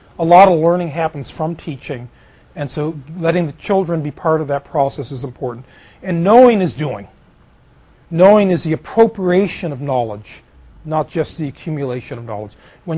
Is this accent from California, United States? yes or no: no; Massachusetts, United States; especially I'm from Massachusetts, with our the MCAS